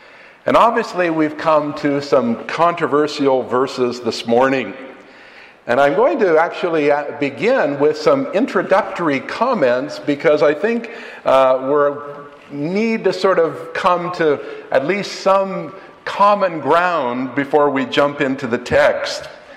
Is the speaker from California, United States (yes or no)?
yes; California, United States; Obviously, I'm from California, she's from Hawaii